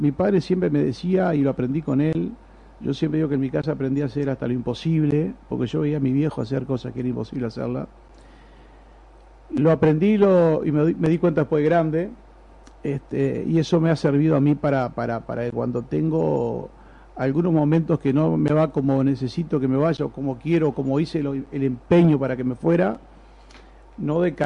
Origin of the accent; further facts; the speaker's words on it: Salto, Uruguay; Pero como buen uruguayo, como buen salteño que somos, como hacen todos los salteños y todos los uruguayos